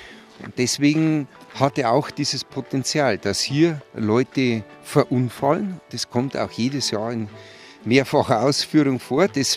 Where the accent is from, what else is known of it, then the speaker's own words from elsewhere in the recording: Bavaria, Germany; Ich kenne aber trotzdem natürlich die Priesbergalm. Und das ist tatsächlich meine Heimatregion.